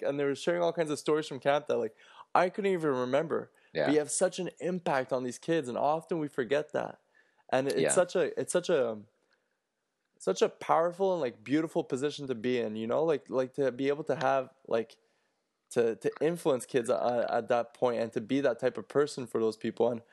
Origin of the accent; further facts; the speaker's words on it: Chambly, Quebec, Canada; I worked at the day camps in my hometown. So Chambly here in Quebec.